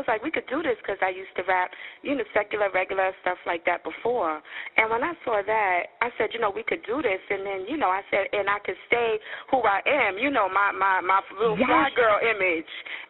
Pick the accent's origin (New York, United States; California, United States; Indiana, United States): New York, United States; Bronx; also born or lived in New Jersey; I'm born and raised in the Bronx and New Jersey, Newark, East Orange, Montclair, then back here to the Bronx, did a little of Brooklyn, Bed-Stuy